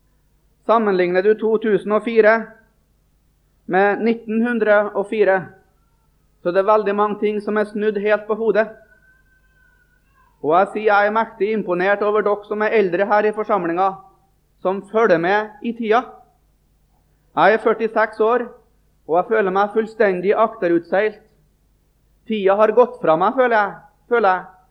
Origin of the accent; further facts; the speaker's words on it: Trøndelag, Norway; Det var en emissær hjemme i Trøndelag